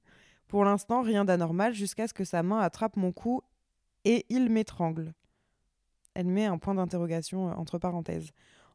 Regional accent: Lille, Hauts-de-France, France; Comme je viens de Lille, je me dis qu'il va m'emmener sur Paname

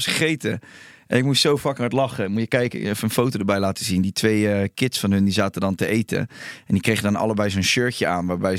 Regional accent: Rotterdam, South Holland, Netherlands; Nazi, maar ik kom uit Charloes. En daar zeggen ze dat.

